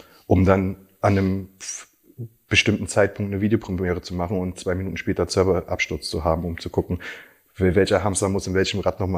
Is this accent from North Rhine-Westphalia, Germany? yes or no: no; Berlin, Germany; ich uns noch früher kennen, weil wir sozusagen im selben Bezirk groß geworden sind in Marienfelde.